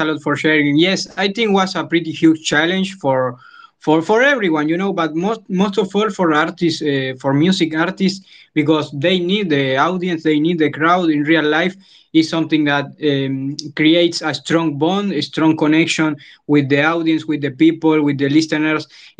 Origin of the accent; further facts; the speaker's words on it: Argentina; English is a second language; It's not that easy here in South America. I'm from Argentina, and the community around the techno and electronic music is not that big.